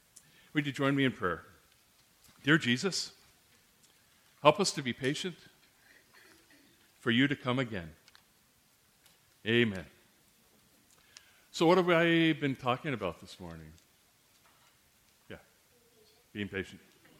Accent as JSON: {"language": "English", "region": "Colorado", "country": "United States", "tie": "born or raised there", "said": "As you may know, I grew up in Colorado, so I kind of inherited being a Denver Broncos fan"}